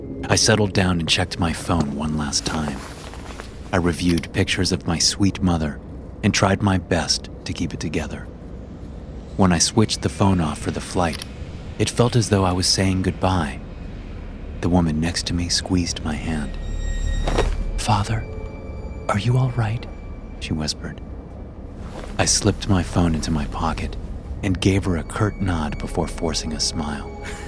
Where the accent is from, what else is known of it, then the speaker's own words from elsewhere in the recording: Greece; English is a second language; I had taken a short break from my God-given assignment to visit her in my home country of Greece.